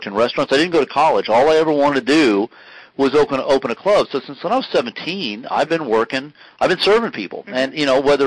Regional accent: United States; because, gosh darn it, I'm an American.

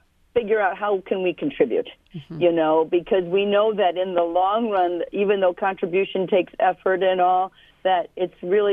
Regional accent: Illinois, United States; as well as back in my hometown in Illinois, that participate in these missions on an annual basis.

